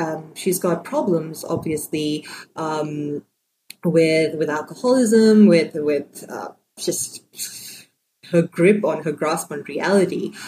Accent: Sri Lanka; because, you know, I grew up in Sri Lanka and it just felt like it made sense for me to go about it that way.

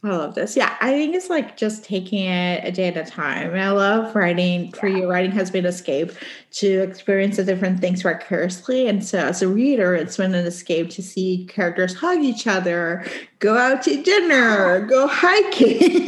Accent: Puerto Rico; moved away as an adult; I left home at 18 and I was like, same thing. I'm from Puerto Rico.

